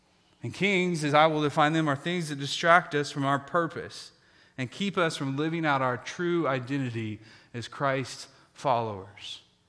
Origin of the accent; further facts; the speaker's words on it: Kansas, United States; I'm from Kansas, so I've had to learn how to use y'all in the appropriate context.